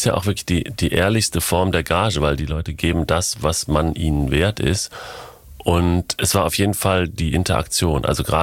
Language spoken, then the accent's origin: German; Dülmen, North Rhine-Westphalia, Germany; Aber ich bin ja in Dülmen aufgewachsen